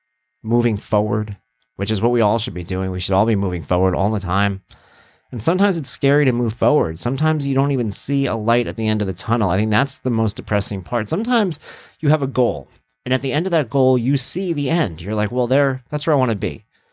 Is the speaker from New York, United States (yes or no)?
yes; New York City, New York, United States; I'm from New York and I remember the stories about Giuliani telling people it's okay, you could breathe the air.